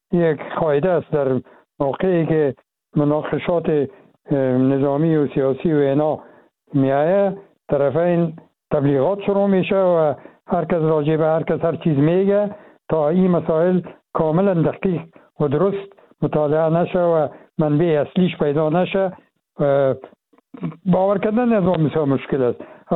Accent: Afghanistan; متاسفانه که ما افغان هستیم

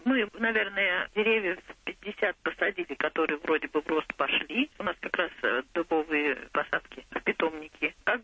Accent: Urals, Russia; я сама родом с Урала, и мы там восстанавливали лес, потому что там промышленная вырубка леса идет.

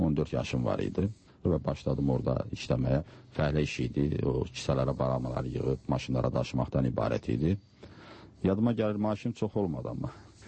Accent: Guzdek, Fuzuli District, Azerbaijan; born there; Hələ, düzdür. Kənddə doğulmuşam.

